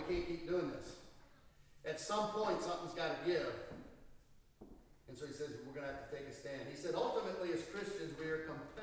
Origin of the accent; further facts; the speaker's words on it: Virginia, United States; Virginia, my home state, I hate to say it at times because I really like Virginia